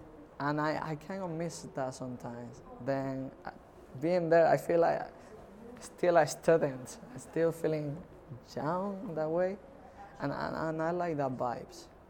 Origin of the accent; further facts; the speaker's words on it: Spain; English is a second language; now in Edinburgh, United Kingdom; I have 33 years old and I live in Edinburgh, but I'm originally from Spain